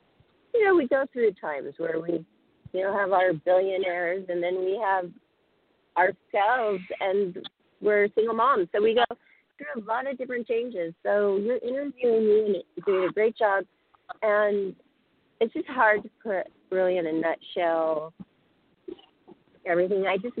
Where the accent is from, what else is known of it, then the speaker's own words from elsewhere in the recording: Pacific Northwest, United States; I'm not a Southern girl. I'm from the Great Northwest. You know, I worked in salmon canneries in Alaska.